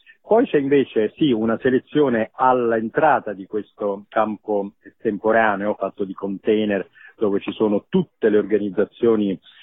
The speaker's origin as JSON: {"language": "Italian", "town": "Rome", "region": "Lazio", "country": "Italy", "said": "io vengo da Roma"}